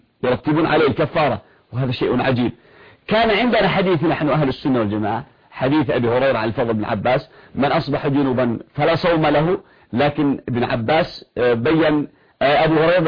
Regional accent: Yemen; عندما كان عندنا في اليمن شمال وجنوب

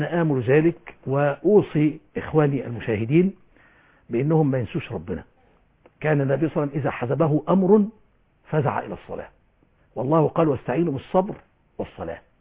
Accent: Egypt; بلدنا مصر

